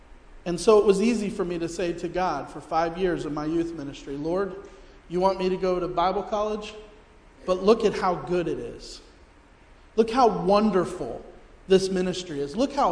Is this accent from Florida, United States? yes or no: yes; Melbourne, Florida, United States; also born or lived in Springfield, Ohio; I was born in Springfield, Ohio. This will be a little ironic later on. And then I came here about a year after I was born and grew up in Melbourne, Florida.